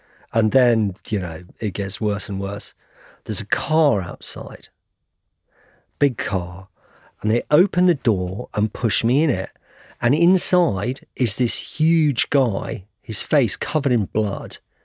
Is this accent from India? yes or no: no; United Kingdom; And I need people here to know that I'm a British journalist because someone is going to look for me one day.